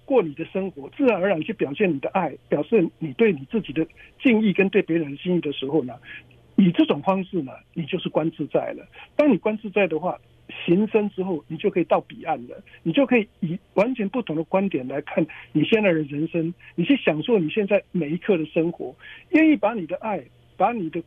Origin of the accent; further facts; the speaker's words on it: Taiwan; 我们台湾人经常在唱的一首歌